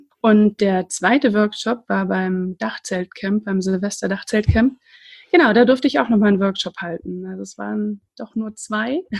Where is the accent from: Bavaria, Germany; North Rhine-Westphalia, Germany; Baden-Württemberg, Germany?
Baden-Württemberg, Germany; Friedrichshafen; also born or lived in Dresden; ich bin 36 Jahre alt, komme gebürtig aus der Nähe von Dresden und wohne aber und bin auch groß geworden am Bodensee in der Nähe von Friedrichshafen.